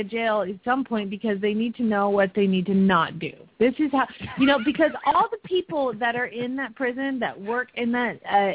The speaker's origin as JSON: {"language": "English", "town": "Phoenix", "region": "Arizona", "country": "United States", "said": "from Phoenix, Arizona"}